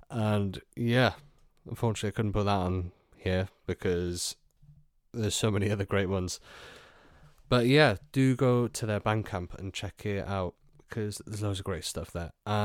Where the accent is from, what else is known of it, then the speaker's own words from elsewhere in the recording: Wales, United Kingdom; Growing up in North Wales